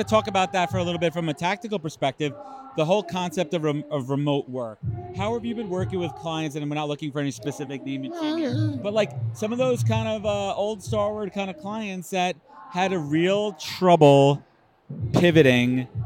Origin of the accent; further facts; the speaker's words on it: New York, United States; I'm a New Yorker. I'm allowed to say that over here.